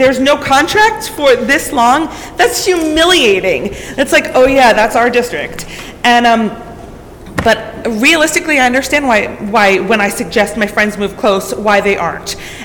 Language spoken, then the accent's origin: English; Morristown, New Jersey, United States; I am not from Hunterdon County. I am from Morristown, New Jersey.